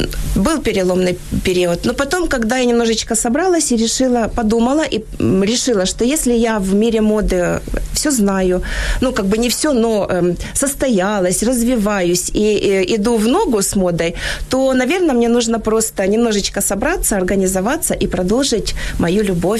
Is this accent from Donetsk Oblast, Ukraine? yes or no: no; Kropyvnytskyi, Kirovohrad Oblast, Ukraine; я вообще сама из Кировограда, у меня было в Кировограде все хорошо.